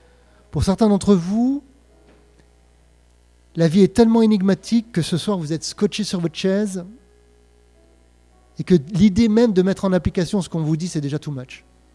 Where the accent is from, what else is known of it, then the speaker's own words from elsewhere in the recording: Montreal, Quebec, Canada; Je viens de Montréal. Donc quand on sort de Montréal, c'est à l'autre bout du monde déjà.